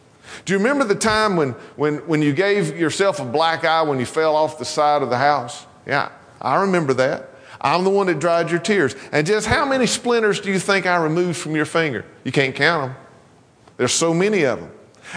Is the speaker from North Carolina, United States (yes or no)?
yes; East Flat Rock, North Carolina, United States; Although East Flat Rock was not my home church, it was in my hometown.